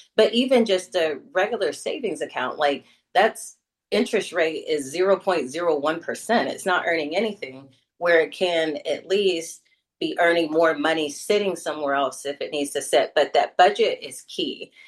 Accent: Midwest, United States; And I'm from the Midwest, so I grew up on casseroles. I can make a casserole out of anything.

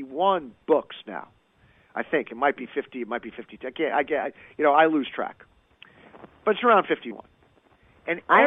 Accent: Barrington, Rhode Island, United States; Barrington, Rhode Island.

